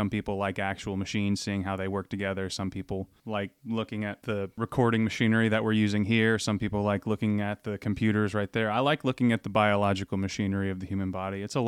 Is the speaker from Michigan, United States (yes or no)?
no; Lubbock, Texas, United States; moved away as an adult; Well, I'm originally from West Texas, Lubbock, Texas, to be exact. I came out here about 2.5, 3 years ago, get closer to family.